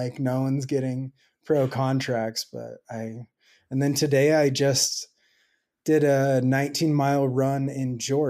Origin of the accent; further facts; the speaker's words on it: Portland, Oregon, United States; also born or lived in Denver; now in Montana, United States; so I grew up in the Portland area and then moved to Denver.